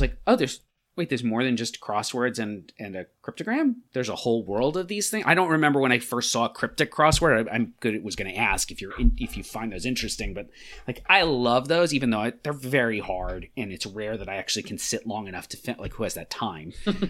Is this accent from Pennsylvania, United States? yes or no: no; New York, United States; I grew up on Long Island, so Newsday would have cryptograms every day.